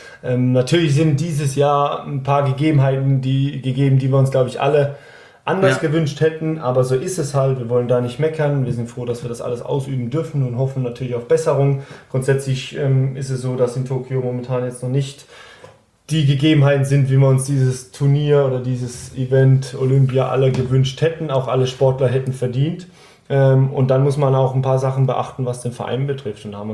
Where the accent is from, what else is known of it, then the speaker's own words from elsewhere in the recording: Baden-Württemberg, Germany; ich komme aus der Region da, Karlsruhe, Heidelberg.